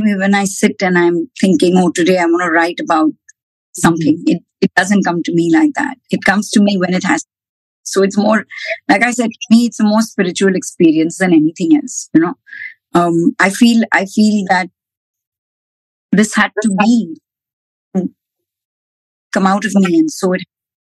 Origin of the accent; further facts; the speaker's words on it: Mumbai, Maharashtra, India; because I'm East Indian. East Indians are from Mumbai.